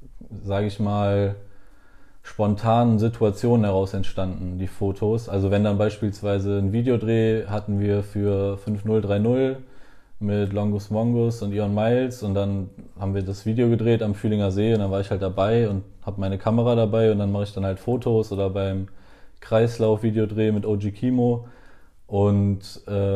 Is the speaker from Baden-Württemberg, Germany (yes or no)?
no; Cologne, North Rhine-Westphalia, Germany; durch dieses Aufwachsen in Köln und hier geboren zu sein und auch meine beiden Eltern sind in Köln geboren und hier aufgewachsen, kriegt man ja so ein bisschen diesen Lokalpatriotismus so mit in die Wiege gelegt.